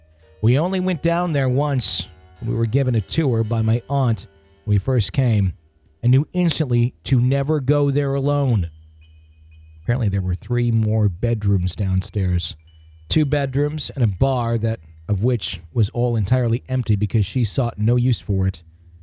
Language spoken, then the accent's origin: English; California, United States